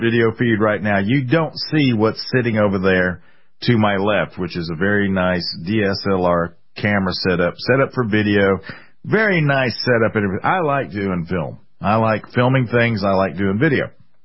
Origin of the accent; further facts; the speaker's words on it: Columbia, United States; born there; Nowhere was that more apparent than in my home city where I was born, of Columbia.